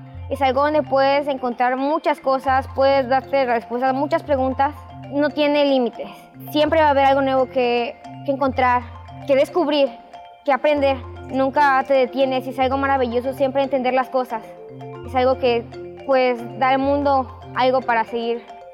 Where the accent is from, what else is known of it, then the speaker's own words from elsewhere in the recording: Chiapas, Mexico; Vengo de la preparatoria Manuel Velasco Suárez y soy de Chiapas.